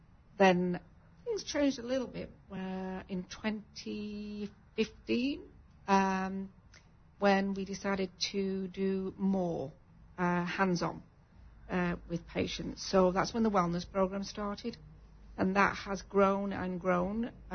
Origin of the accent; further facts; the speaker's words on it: England, United Kingdom; I actually went back to my hometown in England